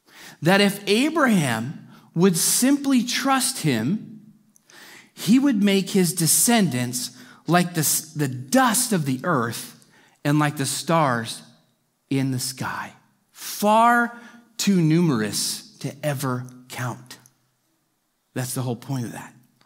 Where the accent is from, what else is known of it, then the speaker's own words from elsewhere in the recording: California, United States; now in Arkansas, United States; kind of like when I moved to Arkansas. I'm like, Lord, where on earth am I going? Arkansas. I'm from California.